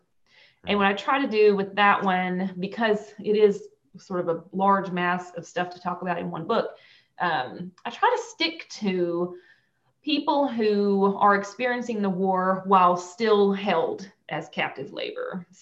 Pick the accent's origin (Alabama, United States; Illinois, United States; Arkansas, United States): Arkansas, United States; I'm originally from Conway County.